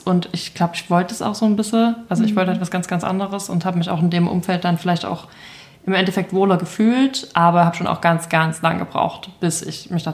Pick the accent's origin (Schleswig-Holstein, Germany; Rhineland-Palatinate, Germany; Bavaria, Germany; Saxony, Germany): Saxony, Germany; ich bin im Erzgebirge aufgewachsen, habe mit 18 die Flucht ergriffen, bin nach Dresden